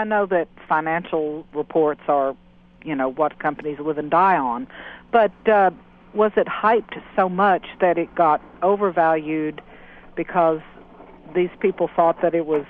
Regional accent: the South, United States; I grew up in the South, and I currently live in the South, and I used to travel to New York, once a month for 15 years.

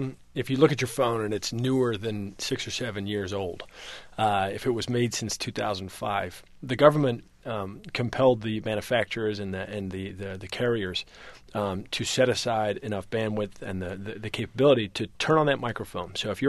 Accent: England, United Kingdom; I grew up in England where the panopticon and the idea of a total surveillance state was a given

